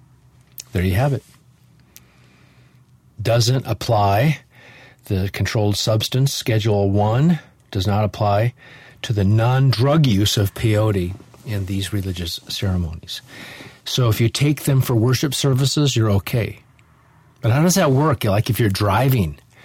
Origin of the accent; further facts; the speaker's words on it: Nebraska, United States; That's what we called it as a kid growing up in Nebraska.